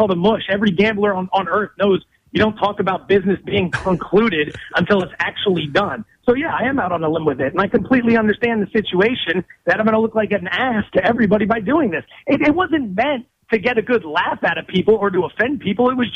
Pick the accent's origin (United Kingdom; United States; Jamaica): United States; Pennsylvania; I grew up in Pennsylvania, right north of Philadelphia.